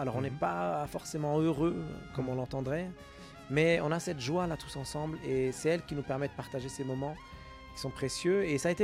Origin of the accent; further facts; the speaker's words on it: Lebanon; rappeler que là d'où je viens, c'était déjà un mélange culturel entre l'Europe et les cultures